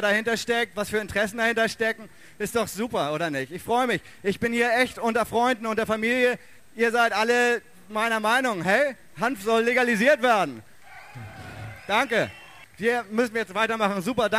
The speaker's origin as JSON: {"language": "German", "region": "Hamburg", "country": "Germany", "said": "Ich komme aus Hamburg"}